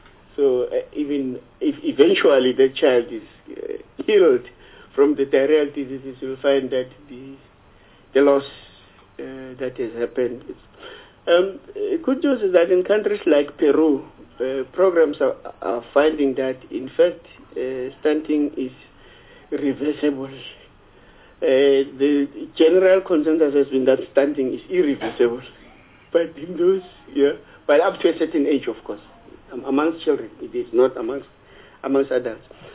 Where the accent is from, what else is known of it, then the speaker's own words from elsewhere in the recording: South Africa; I'm South African.